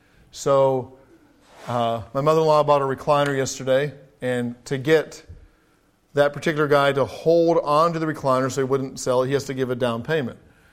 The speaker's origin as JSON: {"language": "English", "region": "England", "country": "United Kingdom", "tie": "born or raised there", "said": "if I can use some English vernacular. Since I grew up in England, might as well use some of it."}